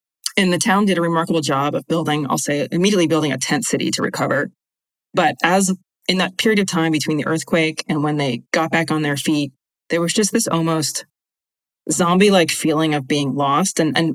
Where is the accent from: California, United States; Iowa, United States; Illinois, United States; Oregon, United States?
California, United States; Santa Cruz; my hometown at the time, and I was living in Santa Cruz at the time with my family